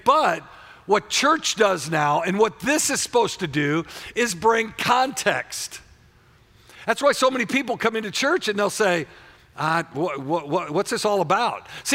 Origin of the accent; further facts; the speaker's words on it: Warrenton, Missouri, United States; I'm from Warrenton, Missouri. I didn't speak proper English.